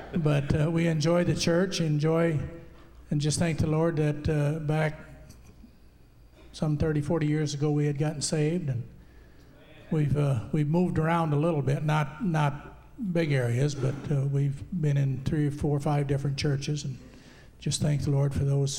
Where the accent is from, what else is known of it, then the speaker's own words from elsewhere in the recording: Iowa, United States; And we're from Iowa, and about in 2008, we had an E5 tornado go through our small town of 2,000 people